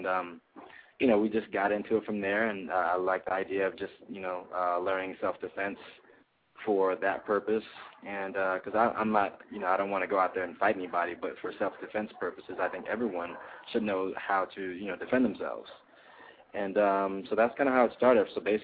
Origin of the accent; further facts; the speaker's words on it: California, United States; I never, like I said, I'm from California, and I never wanted to act